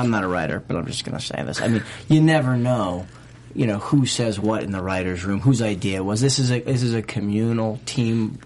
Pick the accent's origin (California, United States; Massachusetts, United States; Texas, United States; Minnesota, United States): Massachusetts, United States; Boston; I'm from Boston, and I go on a yoga retreat.